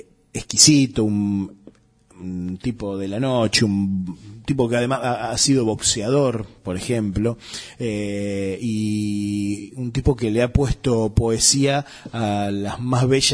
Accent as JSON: {"language": "Spanish", "town": "La Matanza", "region": "Buenos Aires Province", "country": "Argentina", "said": "a mí, que soy de La Matanza, me toca muy, muy particularmente"}